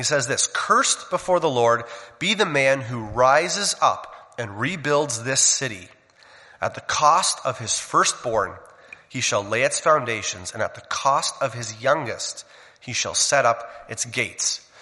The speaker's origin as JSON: {"language": "English", "town": "Forest", "region": "Ontario", "country": "Canada", "said": "I say I'm from Ontario, about 2 hours west of Toronto."}